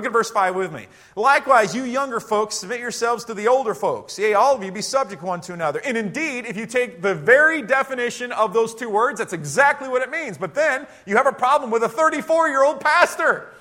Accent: United States; born there; I speak English. I was born in America, and so I speak English.

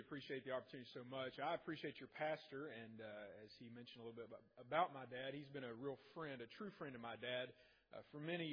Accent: Ripley, West Virginia, United States; And we are from Ripley, West Virginia. We left there yesterday morning. It was 15 degrees.

